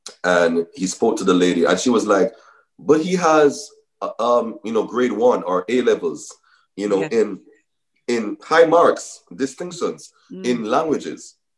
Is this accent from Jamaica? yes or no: yes; Jamaica; born there; especially, you know, being a Jamaican by birth. You know, sometimes you speak certain places and persons like, are you really Jamaican? Like, you master accent.